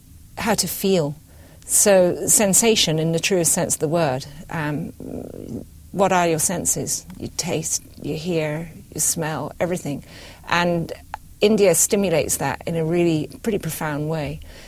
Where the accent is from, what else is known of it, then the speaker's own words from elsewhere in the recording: Scotland, United Kingdom; I'm British. I was brought up in Scotland. My father's of American descent and my mother's of Irish descent, so I've always been slightly rootless in the places where I've lived. But I was brought up in a rural place.